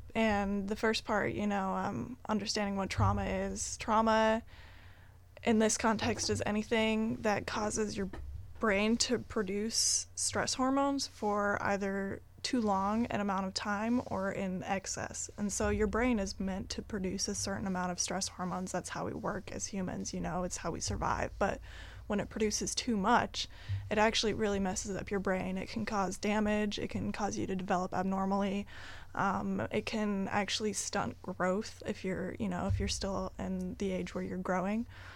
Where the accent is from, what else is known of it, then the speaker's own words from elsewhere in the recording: Wrangell, Alaska, United States; also born or lived in down south; I was born down south, but I was raised in Wrangell for most of my life. And right now I'm going to college in New Hampshire